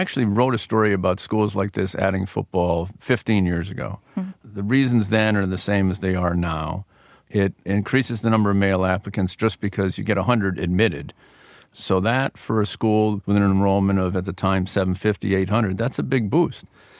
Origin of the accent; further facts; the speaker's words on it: Connecticut, United States; I am from Northern Connecticut, so maybe I'm just a little more versed in what's going on around in the Worcester area.